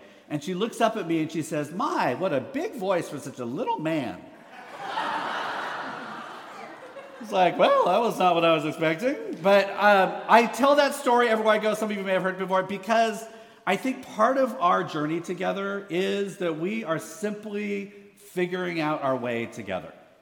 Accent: California, United States; I'm from the West Coast, grew up all my life, Northern California, Sacramento, Stockton area. I come out of a Filipino-American congregation

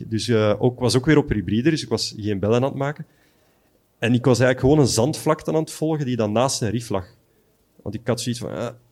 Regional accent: Belgium; dat wij als Belgen in de Oosterschelde gaan duiken

